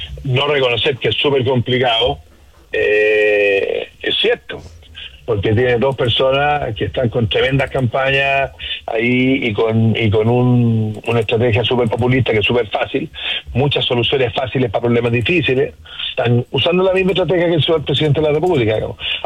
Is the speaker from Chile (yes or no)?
yes; Chile; nosotros como chilenos podemos exportar frutas de altísima calidad a distintas partes del mundo